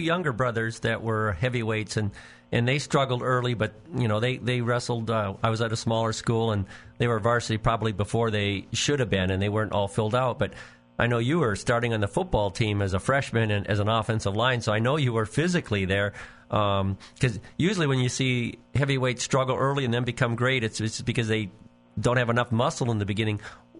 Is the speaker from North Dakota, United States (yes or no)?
yes; North Dakota, United States; I grew up just near Fargo, so that place gets really cold in the winter.